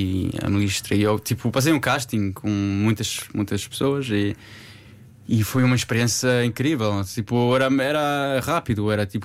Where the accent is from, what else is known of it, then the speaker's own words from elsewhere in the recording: Paris, Île-de-France, France; Em Paris. Sim. Eu sou mesmo francês, os meus pais são portugueses